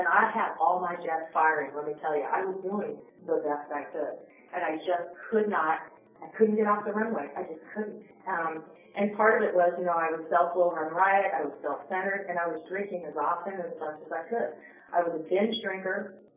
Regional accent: Fremont, California, United States; born there; Because I've been born in Northern California. I'm a California girl, don't you know? I was born in Fremont, which is in San Francisco.

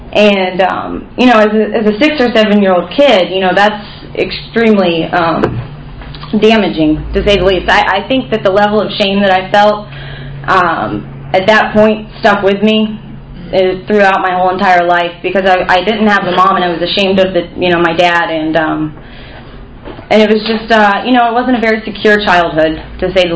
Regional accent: Zephyr Hills, Florida, United States; So, I was born in Zephyr Hills, Florida, and my mom was an attorney, and my dad was a teacher. And Zephyr Hills, if you don't know about Zephyr Hills, you probably don't, but it's a very small town. I lived behind a dairy farm.

